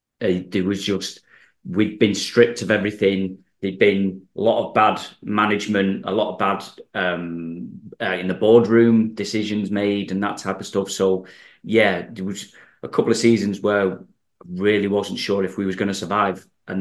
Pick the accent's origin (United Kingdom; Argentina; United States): United Kingdom; Stockport, North West England; Born and bred in Stockport.